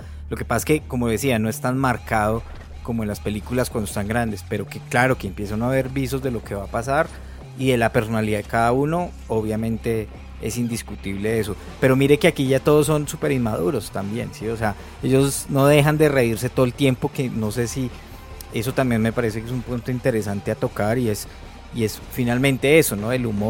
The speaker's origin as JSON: {"language": "Spanish", "country": "Colombia", "said": "en nuestro caso pues que somos colombianos"}